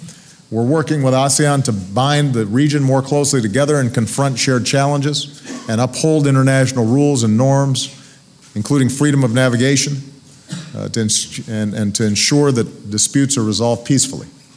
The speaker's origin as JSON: {"language": "English", "region": "Hawaii", "country": "United States", "tie": "born or raised there", "also_born_or_lived": "Chicago", "said": "Some of you were very lucky and had a chance to go to my home state of Hawaii. I heard that some of you tried to hula dance. Some of you went to my hometown of Chicago"}